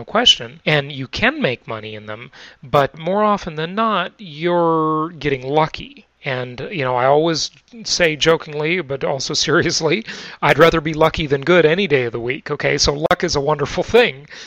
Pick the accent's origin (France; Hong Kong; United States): United States; Los Angeles, California; moved away as an adult; also born or lived in Orange County; So we're talking about California, where we're both from. I grew up in West Los Angeles, and then my adult life lived in Orange County until moving to Arizona just recently.